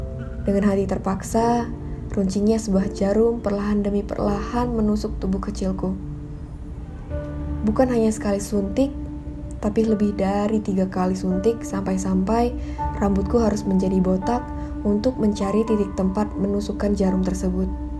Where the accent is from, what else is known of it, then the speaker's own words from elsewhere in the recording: Bengkulu, Indonesia; Aku berasal dari Provinsi Bengkulu, salah satu provinsi terkecil di Pulau Sumatera.